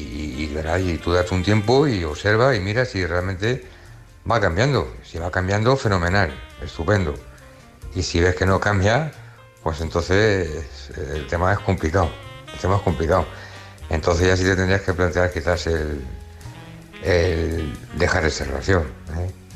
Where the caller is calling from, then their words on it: Móstoles, Community of Madrid, Spain; de Móstoles.